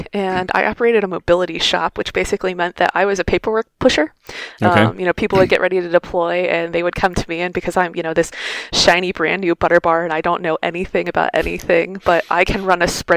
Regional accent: North Carolina, United States; So I am from North Carolina originally

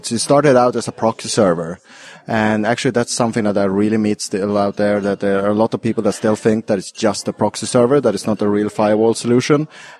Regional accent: Sweden; English is a second language; I come from Sweden, thereof the accent.

